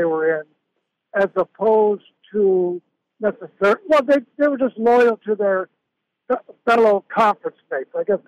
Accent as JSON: {"language": "English", "region": "Washington", "country": "United States", "tie": "born or raised there", "said": "the Cougs up north here in my home state of Washington today."}